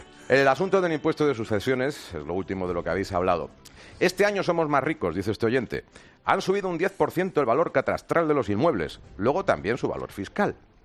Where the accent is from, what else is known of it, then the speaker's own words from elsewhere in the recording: United Kingdom; Spanish is a second language; Lo entiendo, está bien, pero en mi país no solo se leen tabloides.